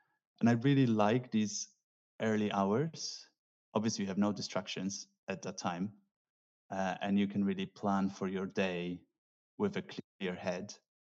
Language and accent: English; Poland; So I grew up in Poland.